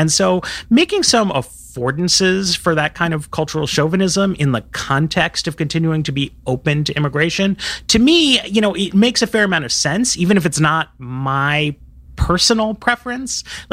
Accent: New York, United States; I grew up in New York, so I know it well and I love it

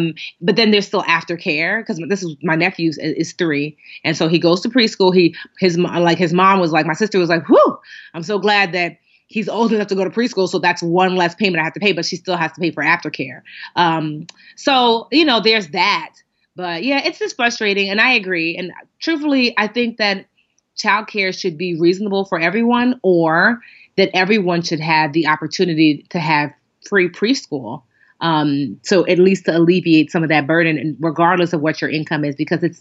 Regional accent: Westfield, New Jersey, United States; growing up in Westfield with an excellent education

